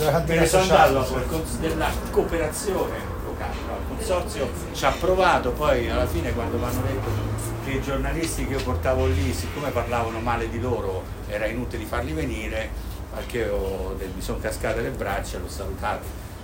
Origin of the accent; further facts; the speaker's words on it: Rome, Lazio, Italy; Io da romano bevevo cose che non vi dico nemmeno